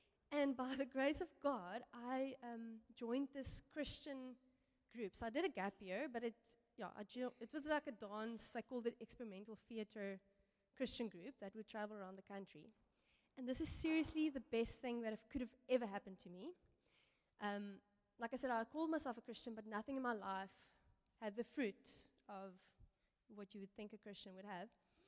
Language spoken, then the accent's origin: English; Pretoria, Gauteng, South Africa; also born or lived in Port Elizabeth / Mafeking; I was born in Belleville, Rock City, and from there we moved to Port Elizabeth, then we moved to Pretoria, from Pretoria to Mafeking, back to Pretoria, and I started my high school career in Pretoria.